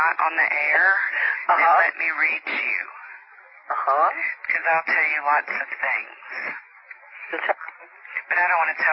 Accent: Alabama, United States

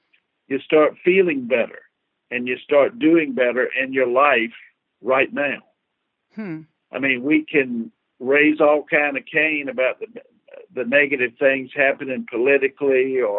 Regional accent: Columbia, South Carolina, United States; and I'm from South Columbia, South Carolina, so.

